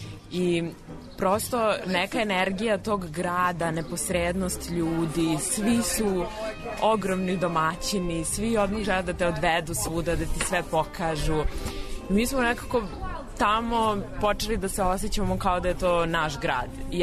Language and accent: Serbian; Belgrade, Serbia; ja sam iz Beograda